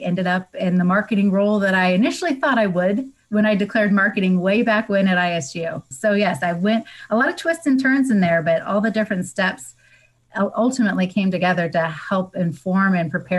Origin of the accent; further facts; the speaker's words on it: San Diego, California, United States; and I grew up in San Diego and I had never really left California.